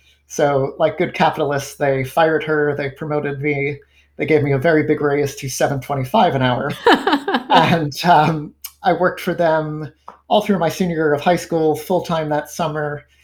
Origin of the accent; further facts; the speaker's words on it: New York, United States; So it turned out I grew up in Rockland County.